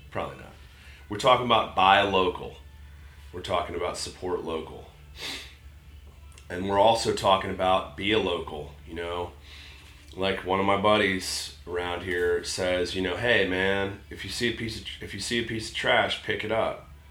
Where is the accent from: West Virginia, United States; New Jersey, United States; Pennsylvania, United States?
Pennsylvania, United States; but I'm a Yankee, you know, I'm from Pennsylvania. Yes, I've lived her